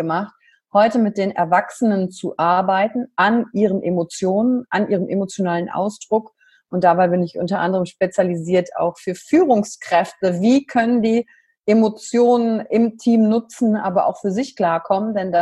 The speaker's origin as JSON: {"language": "German", "country": "Germany", "said": "Nationalstolz dürfen wir als Deutsche sowieso nicht sein, weil wir da geschichtlich vorbelastet sind."}